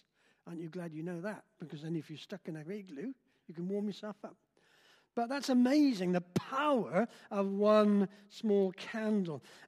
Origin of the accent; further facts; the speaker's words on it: South East England, United Kingdom; I was brought up in the New Forest, so I know all about this.